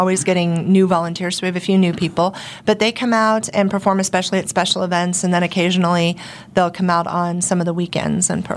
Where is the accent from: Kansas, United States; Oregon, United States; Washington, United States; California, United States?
Kansas, United States; Wichita; I've been in Wichita since I was 10, so I consider myself from Wichita.